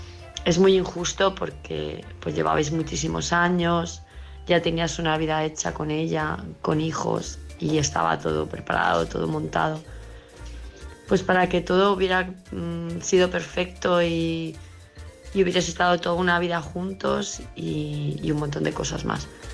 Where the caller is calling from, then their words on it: Palma, Balearic Islands, Spain; de Palma de Mallorca.